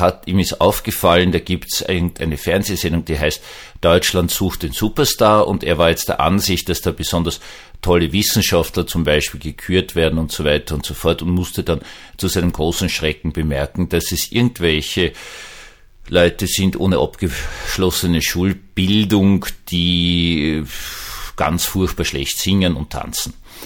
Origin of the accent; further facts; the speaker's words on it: Austria; jetzt darf ich als Österreicher sprechen